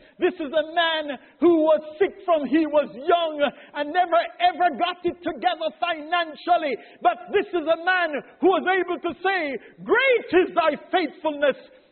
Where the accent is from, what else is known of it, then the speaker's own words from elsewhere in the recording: Jamaica; you know, I come from Jamaica